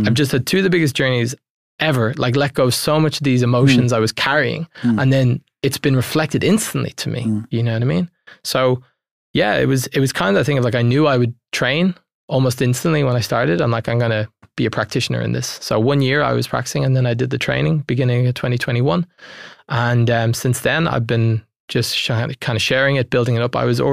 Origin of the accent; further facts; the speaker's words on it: Dublin, Leinster, Ireland; I'm from Dublin.